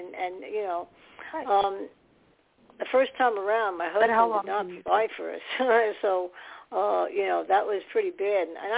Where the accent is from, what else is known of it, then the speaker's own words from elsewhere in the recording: New York, United States; born there; I was born in New York, so we'd go over there.